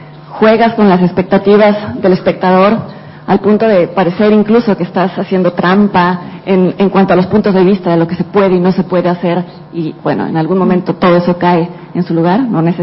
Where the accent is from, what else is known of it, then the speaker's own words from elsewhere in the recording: Mexico; de México, de la revista Letras Libres.